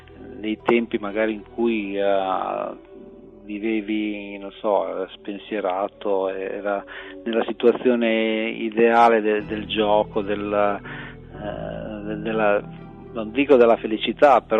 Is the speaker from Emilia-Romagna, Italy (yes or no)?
yes; Emilia-Romagna, Italy; Io sono nato in campagna, proprio qui nel territorio, in mezzo alla campagna romagnola, quindi sono un romagnolo puro sangue.